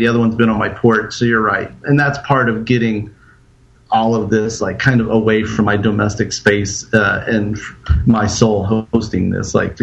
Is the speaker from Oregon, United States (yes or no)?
no; Alabama, United States; I'm from Alabama